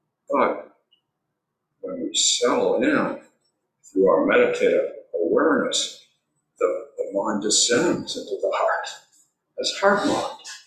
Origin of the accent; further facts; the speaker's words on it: California, United States; And Ronald Reagan, who was my governor since I'm from California, was cutting down lots and lots of redwood trees.